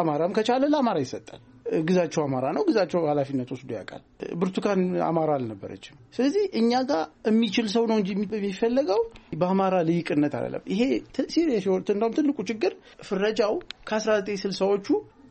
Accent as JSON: {"language": "Amharic", "region": "Oromia", "country": "Ethiopia", "said": "እኔ ኦሮሞ ነኝ ለምሳሌ፣ ግን የኦሮሞ ሰርተፊኬት እነሱ ጋር ሄጄ መውሰድ ያለብኝ እስኪመስለኝ ድረስ"}